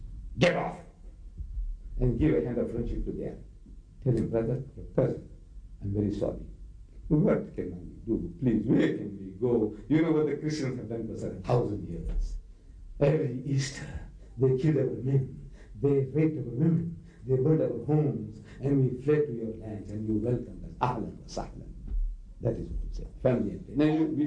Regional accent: India; I'm not an Arab, I'm an Indian.

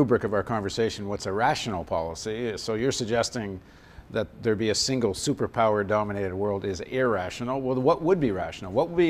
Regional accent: Canada; also born or lived in United States; I grew up both in Canada and the United States.

